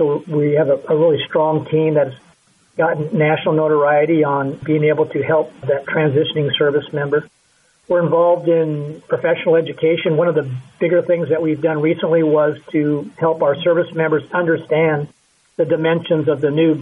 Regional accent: Oregon, United States; I grew up in Oregon, and Oregon had the longest living Medal of Honor recipient, Robert Maxwell.

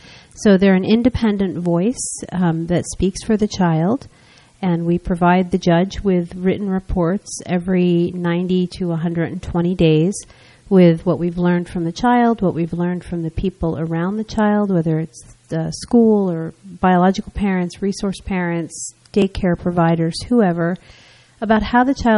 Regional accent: New Jersey, United States; also born or lived in Florida; I started in Florida, and then I'm originally from New Jersey, and when I moved back in 2006, they had a new CASA program in Somerset, Hunterdon, and Warren

